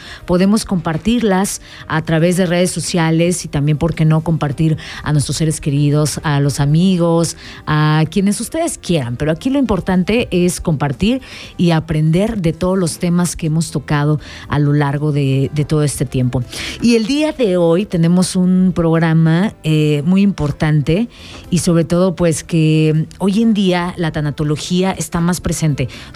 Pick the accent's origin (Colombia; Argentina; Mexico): Mexico; que tenemos como mexicanos celebraciones que ya vienen